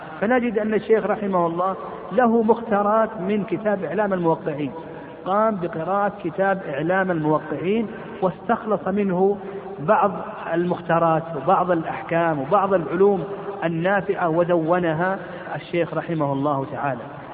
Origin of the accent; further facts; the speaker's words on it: Al-Qassim, Saudi Arabia; وقد عاصرنا بعض المشايخ عندنا في القصيم